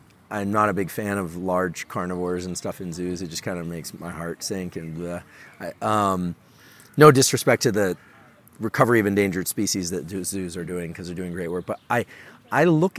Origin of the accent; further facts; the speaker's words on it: Palo Alto, California, United States; Like, I'm from Silicon Valley, born and raised in Palo Alto, and was there, first Apple store on University Avenue.